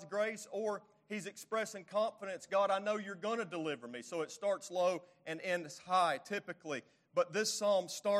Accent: North Carolina, United States; I remember my grandpa showing me a place on Green River Road where I grew up there in North Carolina.

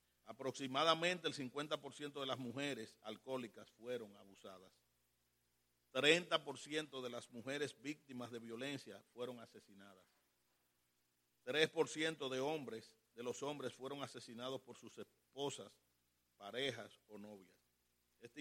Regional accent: Dominican Republic; en la República Dominicana, mi país de origen.

